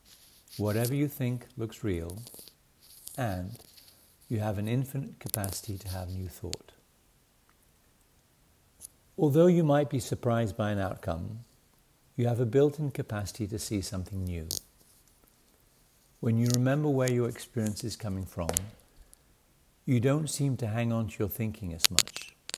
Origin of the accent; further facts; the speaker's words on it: United Kingdom; now in United States; As a Brit who is also a US citizen, I've had an interesting few months.